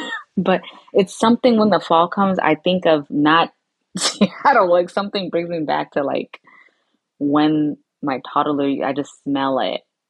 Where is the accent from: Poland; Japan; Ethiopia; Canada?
Ethiopia; also born or lived in Sudan; now in United States; We're Ethiopian. We just lived. I was born in Sudan because they fled.